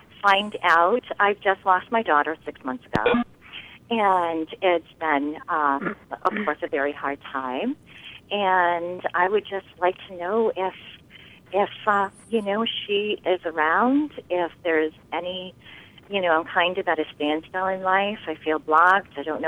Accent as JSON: {"language": "English", "town": "Poland", "region": "Maine", "country": "United States", "said": "I'm from Poland, Maine."}